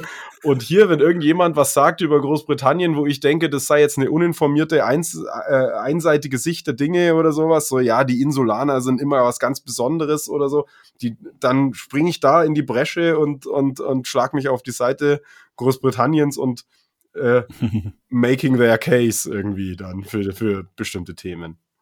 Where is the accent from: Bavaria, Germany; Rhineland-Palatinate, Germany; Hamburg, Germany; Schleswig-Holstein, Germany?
Bavaria, Germany; Munich; born there; bin in München geboren, aber walisische Eltern, walisischer Dad.